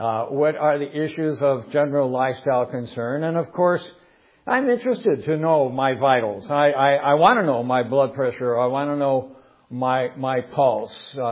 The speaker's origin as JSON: {"language": "English", "country": "United States", "said": "And of course, we being Americans, we have a tradition too."}